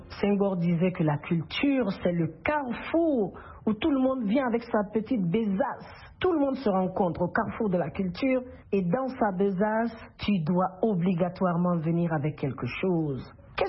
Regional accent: Guinea; je suis guinéenne d'origine Loma

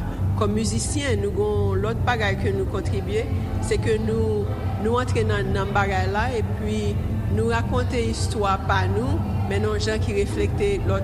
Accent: Ouest, Haiti; J'ai grandi dans Bel Air.

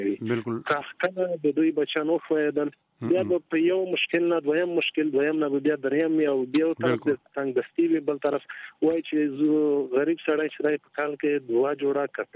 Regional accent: Paktika, Afghanistan; او زه خپل له پکتیکا نه یم خاص له پکتیکا بیا نو له سواله

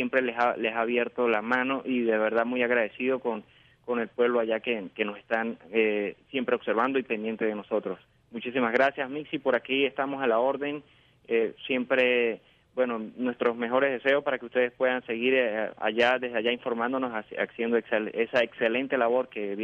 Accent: Venezuela; Nosotros como venezolanos queremos una nación en paz

